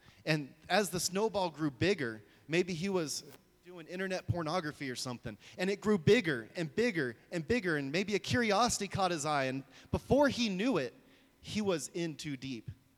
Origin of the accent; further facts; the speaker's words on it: Texas, United States; This is like Southern Baptist church territory here in Dallas-Fort Worth area. In my hometown of about 17,000 to 20,000 people, there's one Southern Baptist church.